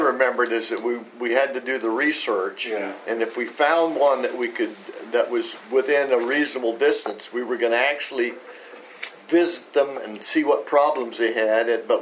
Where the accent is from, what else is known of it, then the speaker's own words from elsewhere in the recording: Redondo Beach, California, United States; born there; I mentioned the one from my old stomping where I was born in Redondo Beach, the pier parking.